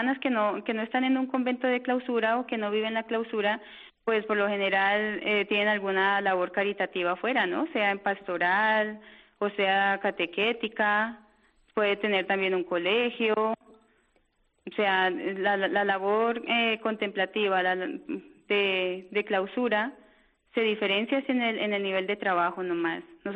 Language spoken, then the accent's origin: Spanish; Colombia; Somos colombianas, sí.